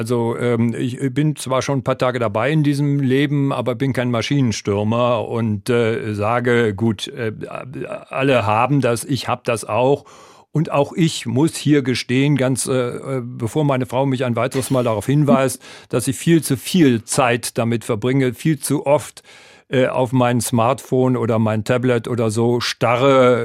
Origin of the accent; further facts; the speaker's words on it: Rhineland-Palatinate, Germany; hier bei Ihnen sein durfte in meiner alten Heimat. In Rheinland-Pfalz